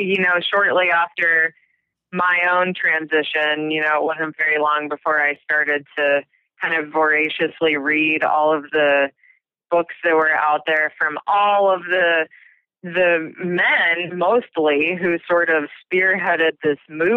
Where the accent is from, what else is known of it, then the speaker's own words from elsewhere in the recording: Missouri, United States; I grew up in Southwest Missouri. I had meat and dairy with every meal, I think, of my life